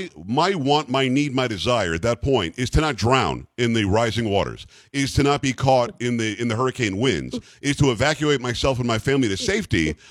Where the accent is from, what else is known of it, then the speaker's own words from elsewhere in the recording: Florida, United States; I grew up in South Florida.